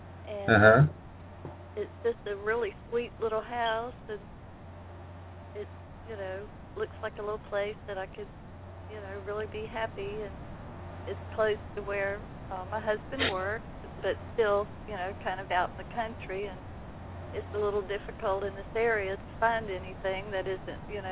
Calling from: Texas, United States

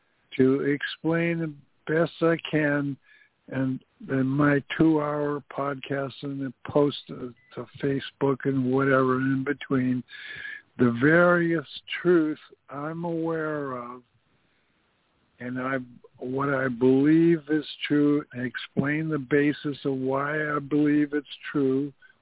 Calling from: Goleta, California, United States; I'm calling in from Goleta today

